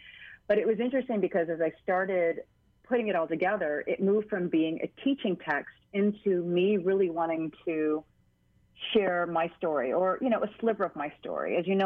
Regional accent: Hawaii, United States; for me, it was an identity piece about being Chinese American. You know, what does that mean? And being Chinese American in Hawaii, what does that mean?

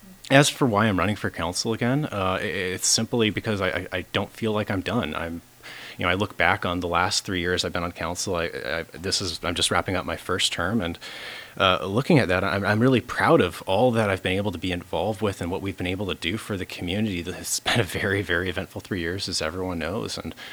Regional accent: Soldotna, Alaska, United States; I am a lifelong Alaskan. I was born here right in Soldotna and raised locally.

